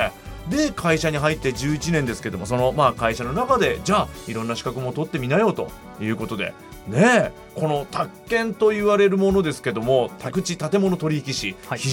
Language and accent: Japanese; Oita, Japan; 僕はあの出身大分ですけども